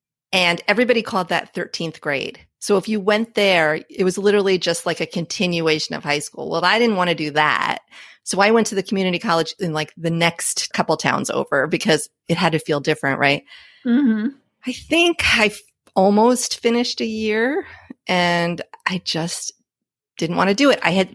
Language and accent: English; New Jersey, United States; So I grew up in New Jersey a gajillion years ago, public school kid.